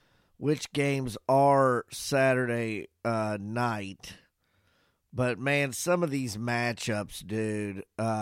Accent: Louisville, Kentucky, United States; And I'm obviously from Louisville pulling for him.

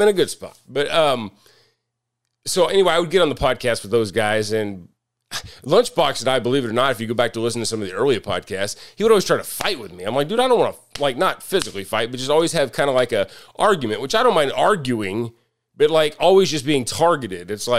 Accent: Kansas, United States; what I'm talking about is the Wolf Creek Nuclear Power Plant that's across from where I grew up in Kansas.

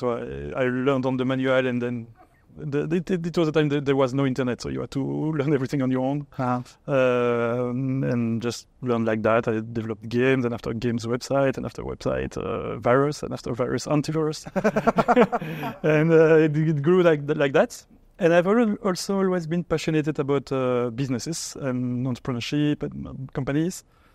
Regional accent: Wallonia, Belgium; first language French; English is a second language; In Belgium. So it's a small country, Belgium. In the French part of Belgium.

